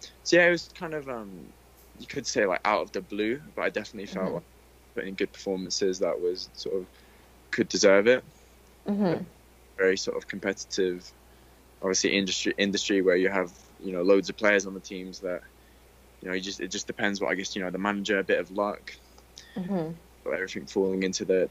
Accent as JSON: {"language": "English", "region": "England", "country": "United Kingdom", "tie": "born or raised there", "said": "growing up in England playing for MK Dons"}